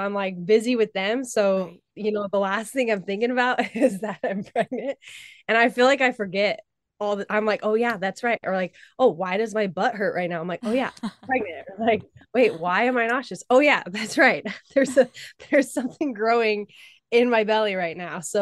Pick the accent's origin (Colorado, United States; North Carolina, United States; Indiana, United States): Colorado, United States; Littleton; born there; I was born in Littleton.